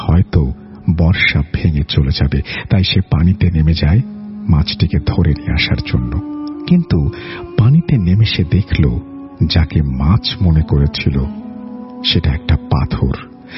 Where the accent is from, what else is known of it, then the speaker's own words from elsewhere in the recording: Sonaimuri, Chittagong Division, Bangladesh; now in Saudi Arabia; Saudi আরব থাকি, এবং আমার গ্রামের বাড়ি নোয়াখালী জেলার সোনাইমুড়ি থানা।